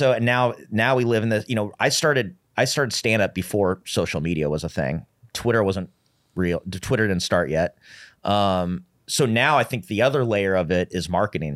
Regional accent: Long Beach, California, United States; Yeah, I'm from Long Beach, California.

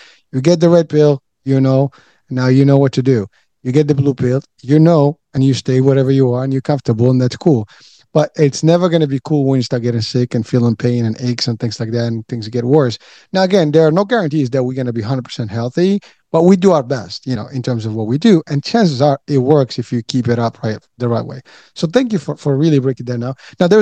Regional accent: Morocco; I am from Morocco. So actually I have that every morning.

